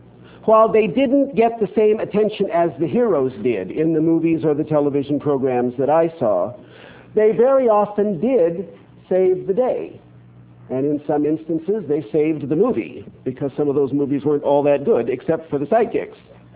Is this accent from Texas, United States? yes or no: no; Durango, Colorado, United States; I grew up in Durango, Colorado, which is on the western slope of the Rocky Mountains.